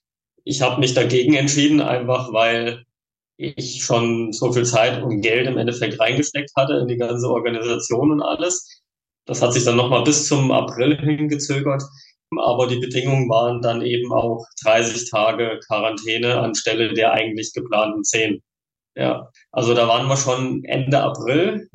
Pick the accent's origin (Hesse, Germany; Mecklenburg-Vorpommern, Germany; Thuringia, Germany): Thuringia, Germany; Ich komme aus Thüringen, aus dem Wartburgkreis